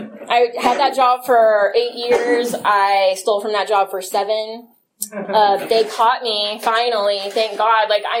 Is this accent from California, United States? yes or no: yes; San Jose, California, United States; I'm from San Jose.